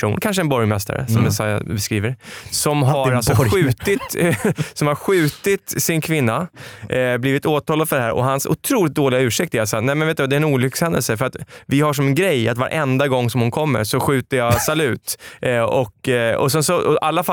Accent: Stockholm, Stockholm County, Sweden; hon är från Skåne och jag är från Stockholm

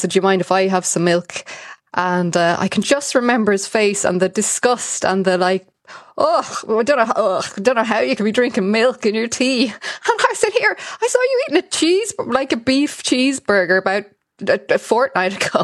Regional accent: Malawi; born there; also born or lived in Ethiopia / Vietnam / Zambia; Yeah, I was born in Malawi, and I moved around a lot. I lived in Ethiopia and Vietnam and Zambia

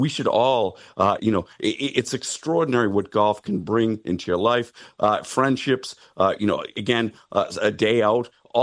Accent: Boston, Massachusetts, United States; and of course, I grew up in Boston, and I think back to the club that I was a member

